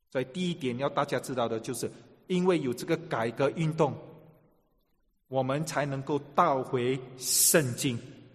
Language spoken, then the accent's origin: Chinese; China; 我们中国人更不看不懂这个拉丁文啊